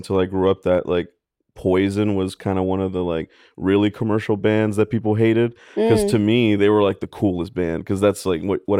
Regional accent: Long Beach, California, United States; And in LA, like, I grew up in Long Beach, so like LA, East LA got kids, and Long Beach kids would sometimes like intermingle at shows.

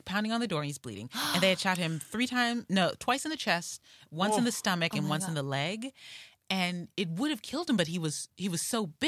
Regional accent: Detroit, Michigan, United States; growing up in Detroit, mm-hmm. it's like, it's sort of like anything can happen at any moment.

